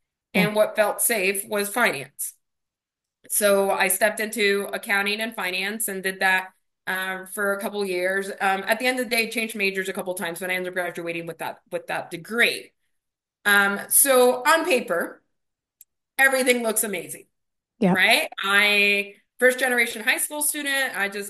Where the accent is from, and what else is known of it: Miami, Florida, United States; born there; first language Spanish; English is a second language